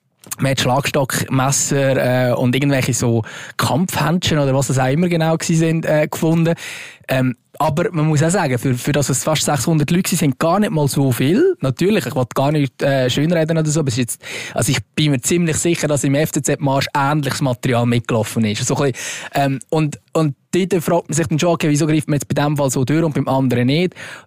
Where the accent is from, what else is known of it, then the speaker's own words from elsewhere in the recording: Lucerne, Switzerland; Ohne dass ich jetzt eben als Luzerner da irgendwie genau weiss